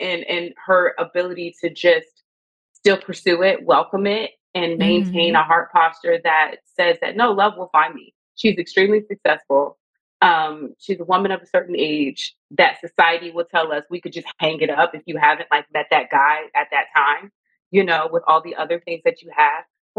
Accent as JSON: {"language": "English", "town": "Lake Charles", "region": "Louisiana", "country": "United States", "lives_now": "Los Angeles, United States", "said": "Like I'm from Lake Charles, Louisiana. I'm a small town girl."}